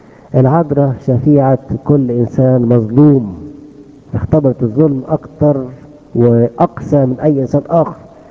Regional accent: Egypt; في بنات عندنا في مصر

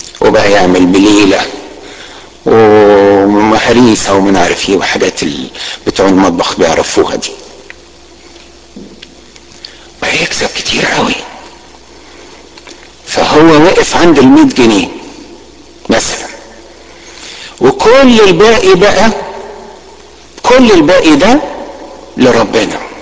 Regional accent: Alexandria, Alexandria Governorate, Egypt; اذكر واحد كان عندنا في اسكندريه

